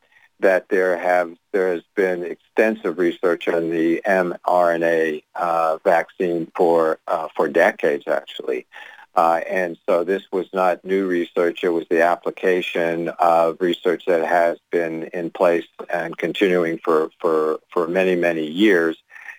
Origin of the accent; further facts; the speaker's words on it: Pittsburgh, Pennsylvania, United States; I grew up in Pittsburgh where Salk invented the vaccine